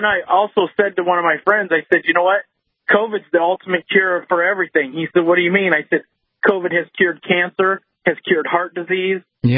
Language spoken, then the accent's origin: English; Iowa, United States; now in Kentucky, United States; And also, I'm from Iowa. I just moved to Kentucky.